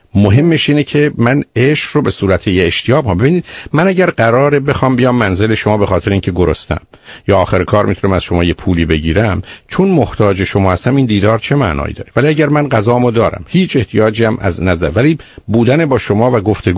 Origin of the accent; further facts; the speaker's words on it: Iran; چون ایرانی هستیم وقتی انگلیسی حرف میزنیم لهجه داریم